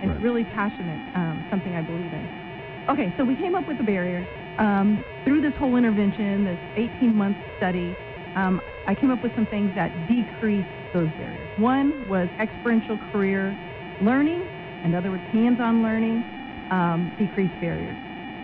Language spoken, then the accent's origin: English; Dayton, Arizona, United States; Tom and I grew up in Dayton, Arizona, you know, closer to Hyder than Dayton, right?